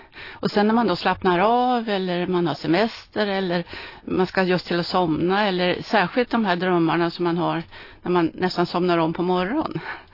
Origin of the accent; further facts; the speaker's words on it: Sweden; jag är svensk i alla fall.